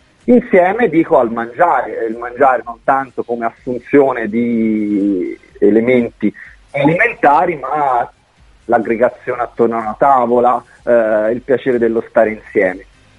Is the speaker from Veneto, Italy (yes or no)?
no; Pontassieve, Tuscany, Italy; Io sono del paese, sono di Pontassieve